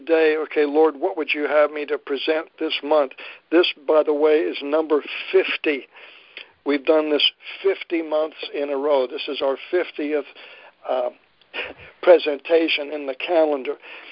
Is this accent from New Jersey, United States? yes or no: yes; New Jersey, United States; I'm from New Jersey initially and have been to Philadelphia and seen this